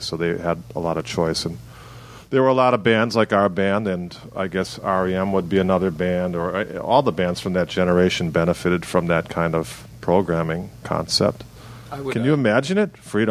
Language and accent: English; Milwaukee, Wisconsin, United States; born or raised there